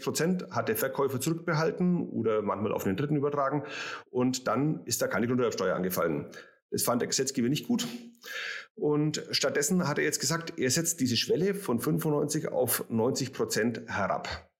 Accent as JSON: {"language": "German", "town": "Rot", "region": "Baden-Württemberg", "country": "Germany", "tie": "born or raised there", "said": "Ah, keine politische Frage, sondern eine Anspielung auf meinen Geburts- und Wohnort. Ja, ich komme aus Rot"}